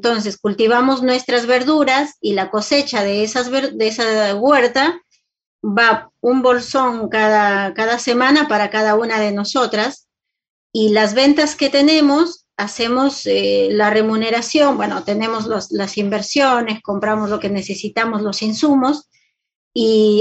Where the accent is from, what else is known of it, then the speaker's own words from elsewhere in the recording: Peru; 13 de nosotras somos peruanas